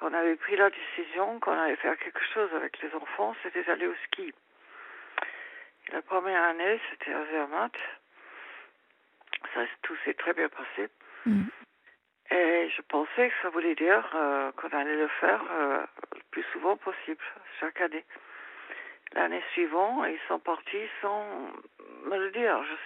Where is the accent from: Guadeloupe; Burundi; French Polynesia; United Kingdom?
United Kingdom; England; now in France; je suis anglaise, on s'est rencontrés à Londres.